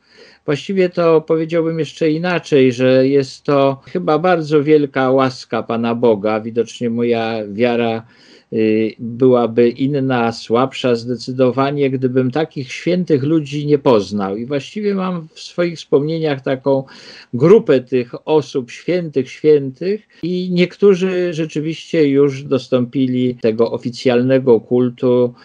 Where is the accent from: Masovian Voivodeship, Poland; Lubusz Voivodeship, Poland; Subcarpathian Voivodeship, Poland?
Masovian Voivodeship, Poland; Warsaw; ja się urodziłem w Śródmieściu, na Ochocie mieszkaliśmy, ale w 61 roku, jak ja miałem 3 lata, przeprowadziliśmy się na Żoliborz.